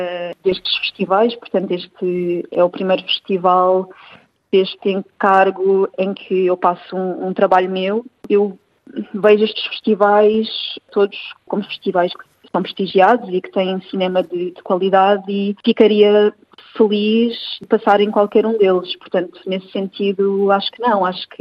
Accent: Setúbal, Portugal; nasci e cresci em Setúbal e, portanto, a Serra da Arrábida é um espaço que eu habitei desde que nasci

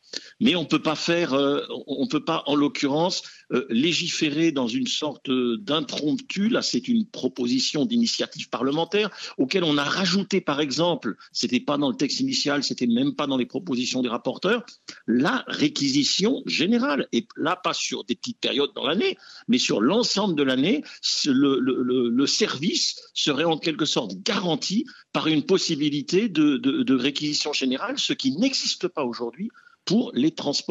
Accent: Grand Est, France; moi je suis alsacien

